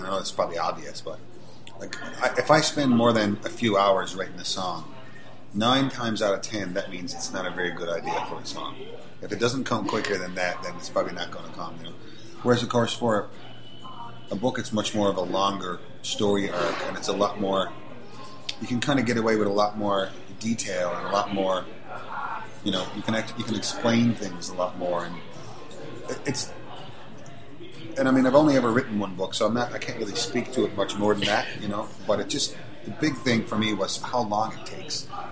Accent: Petty Harbour, Newfoundland and Labrador, Canada; from Petty Harbour always was this very simple thing

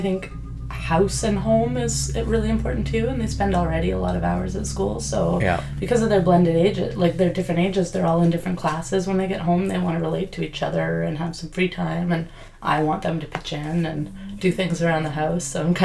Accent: Canada; through my life as a Canadian, reading things in French all my life

